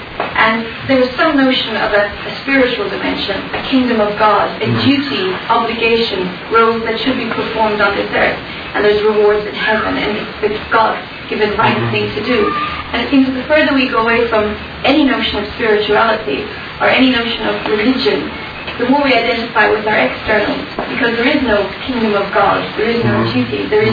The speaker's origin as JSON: {"language": "English", "country": "Ireland", "said": "Why is it that I don't like Irish jokes? Because I identify so much with being Irish"}